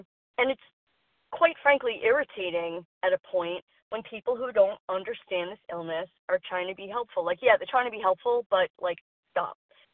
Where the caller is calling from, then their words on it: New York City, New York, United States; from New York City.